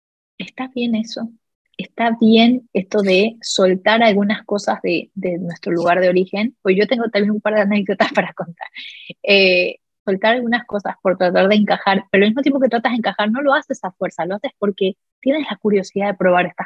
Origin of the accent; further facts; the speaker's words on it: Guayaquil, Guayas, Ecuador; Porque en Guayaquil, que es de donde soy, que es la costa